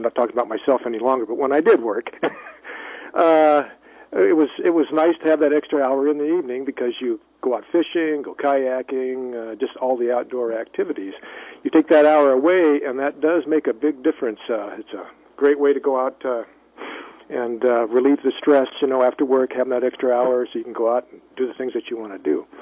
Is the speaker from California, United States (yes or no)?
no; Alaska, United States; I'm just a retired resident here in Juneau, born and raised in Alaska.